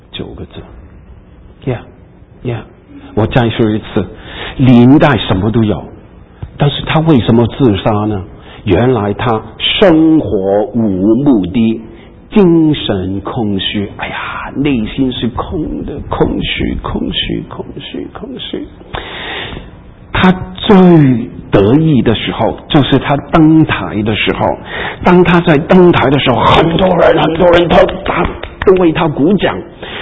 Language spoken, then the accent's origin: Chinese; Hong Kong; 我们那个时候在香港啊，我们都喜欢看她的电影啊